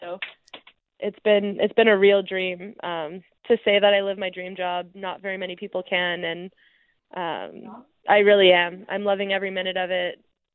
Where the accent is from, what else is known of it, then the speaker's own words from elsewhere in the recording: Williams Lake, British Columbia, Canada; Yeah, I mean, I was born and raised in Williams Lake. My parents were both born and raised there.